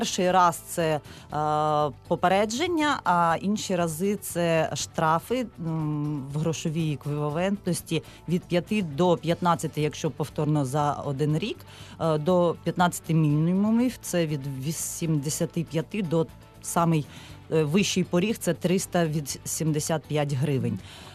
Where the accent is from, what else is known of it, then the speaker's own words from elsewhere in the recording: Kropyvnytskyi, Kirovohrad Oblast, Ukraine; я сама з Кропивницького, колишнього Кіровограду